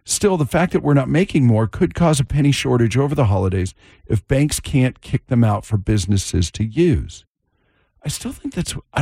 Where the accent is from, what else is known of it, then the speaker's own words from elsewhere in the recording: Seattle, Washington, United States; I come from Seattle. We know all about rain.